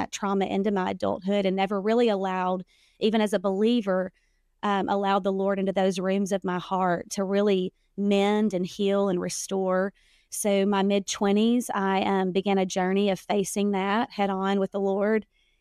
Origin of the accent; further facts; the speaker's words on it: Arkansas, United States; So I was raised in Arkansas. The listeners probably hear a little bit of that when they hear me talk. I was raised in small town Arkansas.